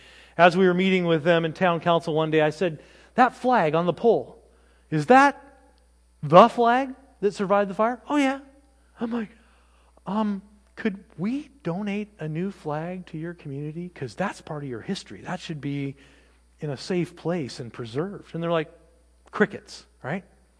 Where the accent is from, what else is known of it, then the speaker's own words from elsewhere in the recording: Fairfield, Washington, United States; three Seventh-day Adventist physicians who moved to my hometown years ago. In Fairfield, Washington, if you come to visit, there are two parks.